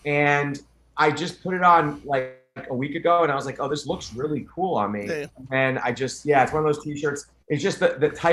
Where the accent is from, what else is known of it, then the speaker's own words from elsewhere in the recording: New York, United States; Westchester, New York.